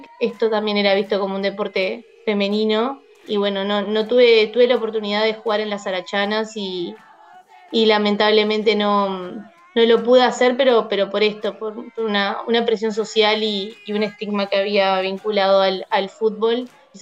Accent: Melo, Cerro Largo, Uruguay; yo soy de Melo, de Cerro Largo. Desde chica siempre me gustó mucho el fútbol.

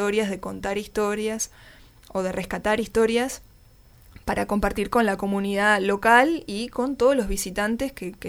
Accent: Montevideo, Uruguay; porque obviamente como montevideanos o como un colectivo internacional, nosotros no vamos a decidir

